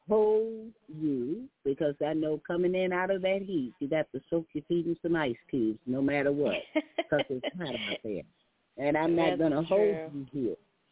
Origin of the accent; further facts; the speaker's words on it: Texas, United States; But as coming out the South and being a Texan, oh, yeah, we believe in that, okay?